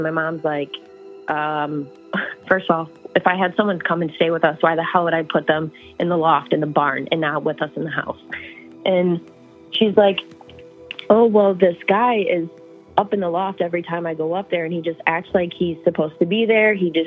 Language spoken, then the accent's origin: English; Michigan, United States; I'm from Michigan.